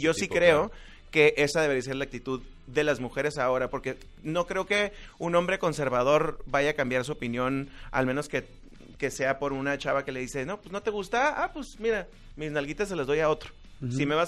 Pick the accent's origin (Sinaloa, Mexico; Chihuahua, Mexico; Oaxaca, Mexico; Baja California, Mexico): Baja California, Mexico; Mexicali; Con todo y que somos de Mexicali, llevamos 15 años viajando por el mundo